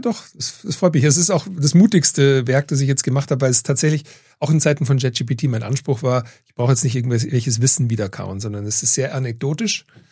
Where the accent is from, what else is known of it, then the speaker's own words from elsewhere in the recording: Weilheim, Bavaria, Germany; Also meine Heimatstadt auch noch. Kleine Stadt, also super Zufall wieder.